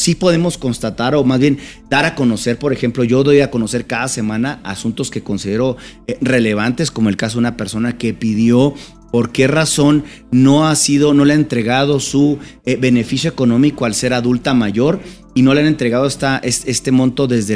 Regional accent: Mexicali, Baja California, Mexico; now in Mexico City, Mexico; Yo vengo de Baja California, de un municipio de Mexicali, Baja California, y es muy común las tienditas como aquí en la Ciudad de México

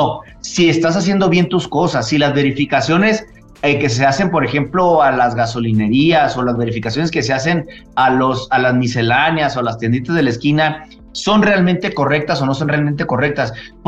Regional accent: Mexico; yo contribuyo como mexicano, por obligación constitucional, al gasto público

